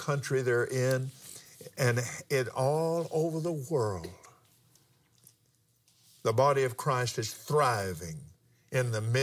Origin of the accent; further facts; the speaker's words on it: Lubbock, Texas, United States; born there; Then I was born in Lubbock, December the 6th, 1936.